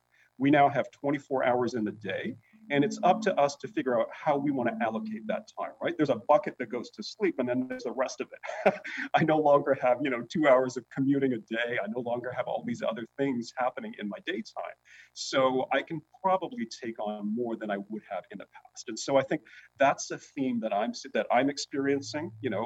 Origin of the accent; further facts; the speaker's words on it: London, United Kingdom; moved away; also born or lived in Tanzania / Canada; So my basic background, I was born in Africa of all places. So I was born in Tanzania, Africa, you know, and I was very young when my parents then moved to the UK. So I grew up in London, did all of my early schooling in London.